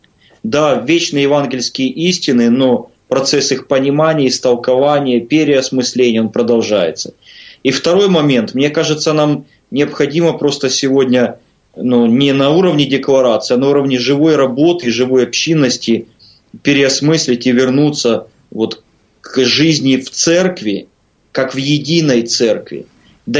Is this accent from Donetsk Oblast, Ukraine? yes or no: no; Kyiv, Ukraine; я из Киева скажу, потому что мне не так страшно отвечать